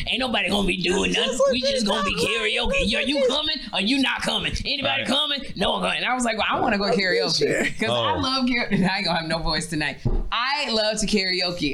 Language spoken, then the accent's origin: English; Chicago, Illinois, United States; But you know, you from Cleveland, I'm from Chicago.